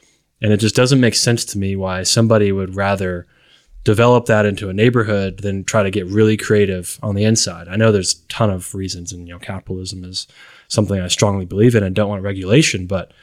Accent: Elizabethtown, Kentucky, United States; I mean, for me, growing up in Elizabethtown, you know, small community, I went to high school in Louisville

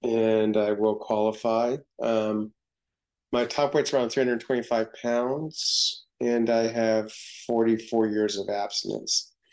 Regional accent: California, United States; also born or lived in Oklahoma; I was born in Oklahoma, but I was shipped to California to live with my grandmother because my parents were getting a divorce, and I felt different in California.

